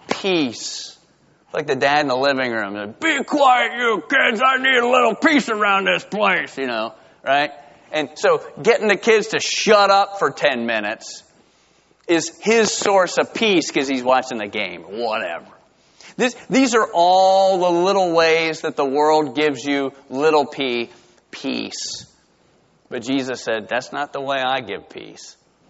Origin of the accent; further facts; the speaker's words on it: Georgia, United States; I'm from South Georgia.